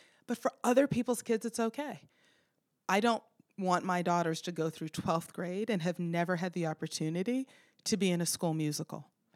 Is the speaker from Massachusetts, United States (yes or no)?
yes; Boston, Massachusetts, United States; keep in mind I'm from Boston